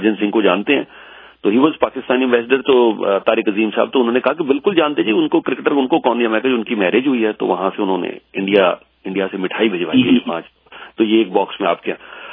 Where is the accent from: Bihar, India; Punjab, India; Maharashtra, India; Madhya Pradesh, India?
Punjab, India; sir मैं पंजाब से हूँ